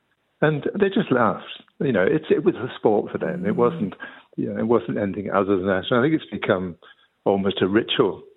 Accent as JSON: {"language": "English", "region": "England", "country": "United Kingdom", "accent": "English", "moved": "yes", "lives_now": "Ireland", "said": "Well, obviously by my accent, it would be strange for me not to be supporting England."}